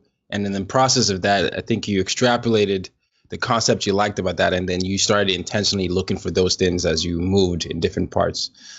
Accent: Nigeria; Yeah, no, so I'm from Nigeria, and in obviously Nigeria, I grew up calling what people call soccer here football.

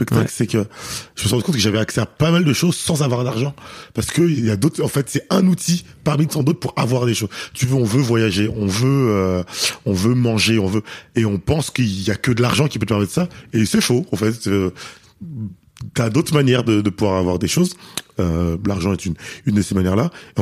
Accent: Paris, Île-de-France, France; donc moi, déjà, je suis parisien, donc c'est là où je suis

